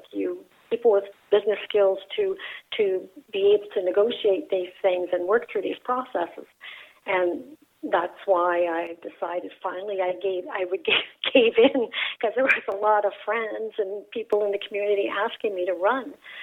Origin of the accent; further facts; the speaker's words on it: Dorchester, New Brunswick, Canada; moved away as an adult; I'm a small town girl. I grew up in Dorchester. I went to high school in Sackville. I left home at 18 to get a job in Alberta